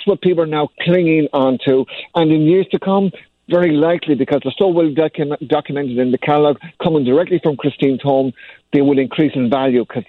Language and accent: English; Ireland; I grew up in Ireland, Lisa.